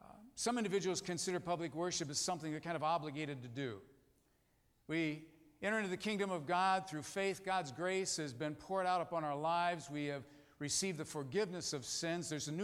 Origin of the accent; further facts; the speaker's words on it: Lindsay, Ohio, United States; I can remember as I was growing up in Lindsay, Ohio, it was just a tradition.